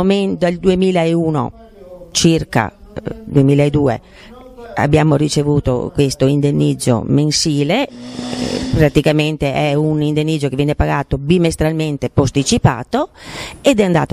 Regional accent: Veneto, Italy; sono del Veneto

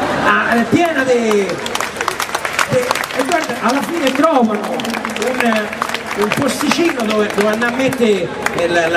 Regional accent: Rome, Lazio, Italy; Questa è una riflessione che ho pensato da romano.

